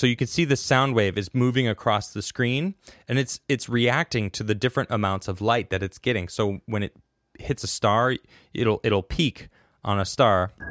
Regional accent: Chicago, Illinois, United States; Well, I'm from Chicago, so I love a good classic Chicago dog with everything on it.

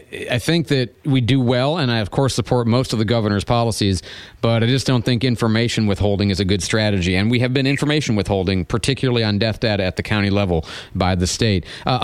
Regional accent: Chicago, Illinois, United States; I grew up in Chicago. I know what you're talking about.

